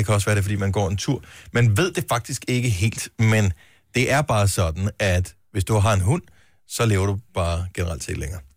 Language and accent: Danish; Region of Southern Denmark, Denmark; jeg er fra Fyn.